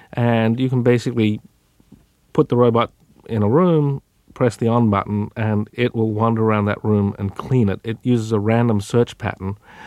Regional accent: Adelaide, South Australia, Australia; I grew up in Adelaide, South Australia, which was fairly remote technologically from the rest of the world.

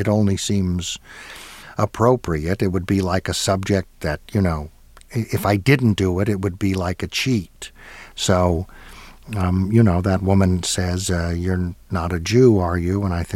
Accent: United States; because I'm an American and I thought it was okay.

